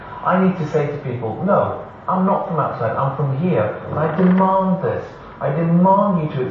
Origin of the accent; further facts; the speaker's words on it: United Kingdom; born there; I am British because I was born here.